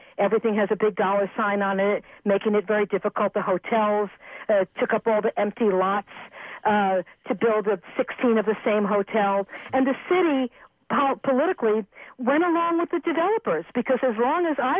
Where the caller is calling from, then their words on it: Berkeley, California, United States; also born or lived in San Francisco / Los Angeles; I'm actually calling from Berkeley, but I lived in San Francisco for many years. I moved up from Los Angeles there in 1980.